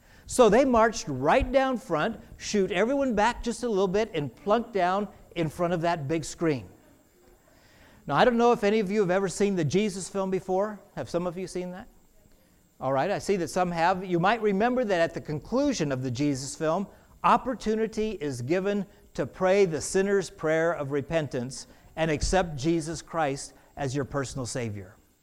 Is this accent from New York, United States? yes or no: no; Boston, Massachusetts, United States; born there; The Boston Celtics, remember I was born in Boston, and the Miami Heat.